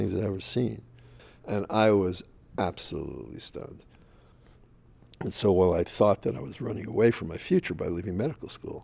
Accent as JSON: {"language": "English", "region": "New Jersey", "country": "United States", "said": "And like, I'm a kid from New Jersey."}